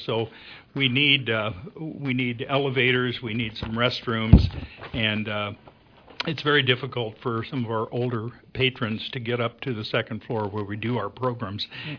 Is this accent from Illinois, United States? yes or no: yes; Camp Point, Illinois, United States; I'm from Camp Point, so we were out from the provinces.